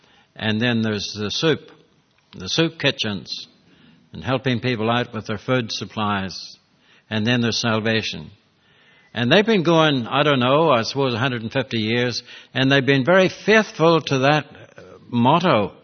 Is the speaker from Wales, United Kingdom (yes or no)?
no; Northern Ireland, United Kingdom; born there; my colleague here, John, and I were born in the same city in Northern Ireland.